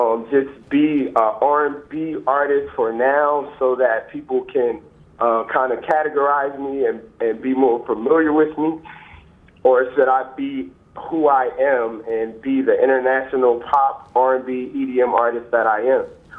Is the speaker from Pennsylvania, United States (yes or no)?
yes; Philadelphia, Pennsylvania, United States; I'm from Philly.